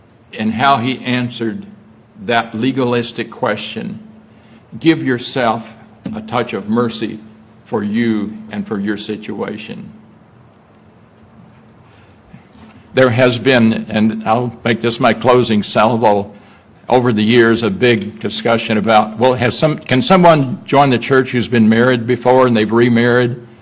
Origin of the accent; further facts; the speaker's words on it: Deep South, United States; I grew up in the Deep South